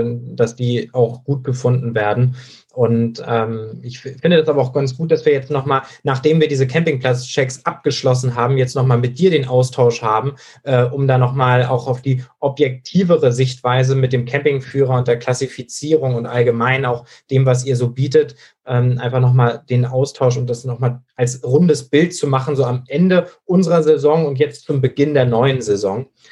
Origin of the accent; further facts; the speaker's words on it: Schleswig-Holstein, Germany; Das ist in Schleswig-Holstein, wo ich herkomme, natürlich auch so gewesen.